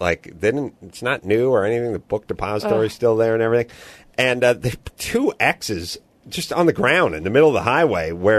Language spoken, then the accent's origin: English; United States; because I'm ugly American, I decided, oh, I got to watch the end of the Steelers game.